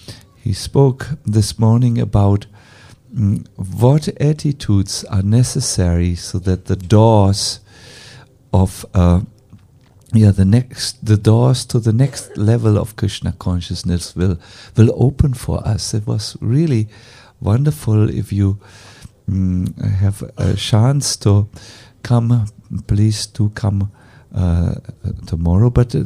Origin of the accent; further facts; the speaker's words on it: Germany; I know Prashanta wouldn't say this, but we are from Germany. We say such things.